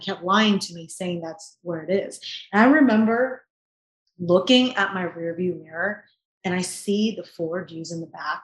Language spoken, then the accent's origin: English; Virginia, United States; now in California, United States; Well, first, I was born in Virginia. And over there, it's very different than out here in California. It's like, it's not very diverse. I'm one of the few Asians growing up there.